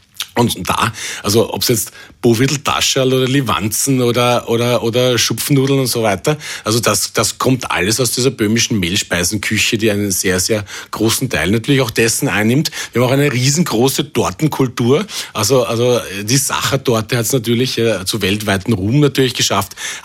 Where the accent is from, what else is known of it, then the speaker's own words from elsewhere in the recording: Austria; wie ich eben mit der österreichischen Küche sozialisiert worden bin. Ja, das heißt jetzt, weil viele fragen natürlich, wie geht das als Österreicher vegetarisch ohne Fleisch, ohne Fett?